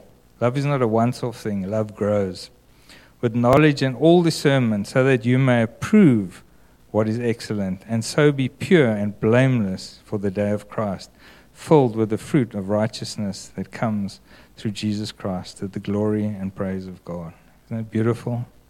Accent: Durbanville, Western Cape, South Africa; So I grew up in Durbanville.

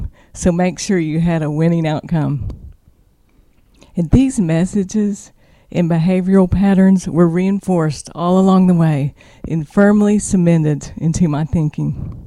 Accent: Amarillo, Texas, United States; I grew up in Amarillo, Texas. No one likes to admit that, but I did.

